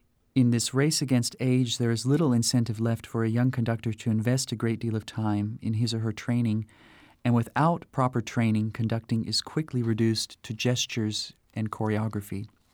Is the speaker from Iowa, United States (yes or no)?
yes; Iowa, United States; also born or lived in Kansas; While I was growing up in Iowa and Kansas, I was searching for a reason why American orchestras hire European music directors